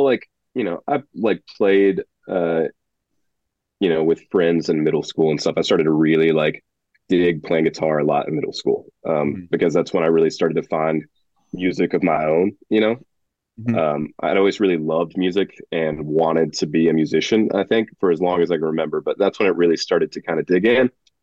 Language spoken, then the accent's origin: English; Alabama, United States; now in Atlanta, United States; No, I've lived here for like 16 years, going on 17 years, I think, but I'm from Alabama originally, down on the Gulf Coast.